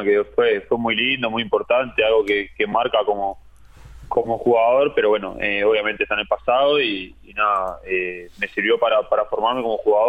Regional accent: Mendoza, Argentina; Sí, somos los dos de Mendoza Chico.

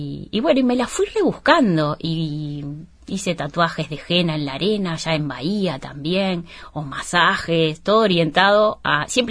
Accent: Uruguay; now in Spain; todo lo que aprendí en Uruguay. Con toda esta... ¿Viste cómo somos los uruguayos?

